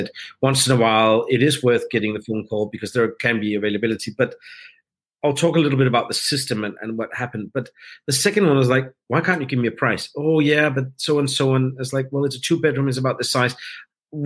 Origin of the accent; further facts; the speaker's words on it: Denmark; I grew up in Denmark.